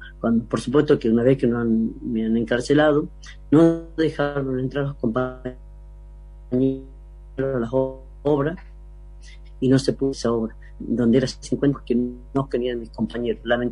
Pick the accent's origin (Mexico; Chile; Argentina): Argentina; Jujuy; vamos para reconstruir nuestra provincia y para que una vez por todas nuestra provincia deje de estar con tanta deuda. Y esto también quería aumentar, de que la deuda que están comprometida en Jujuy